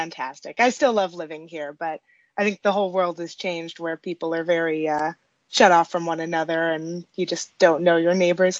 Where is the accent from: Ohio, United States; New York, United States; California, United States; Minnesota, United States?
New York, United States; Smallwood; When I was a kid, it was a really tight-knit community. There were always other kids on the street.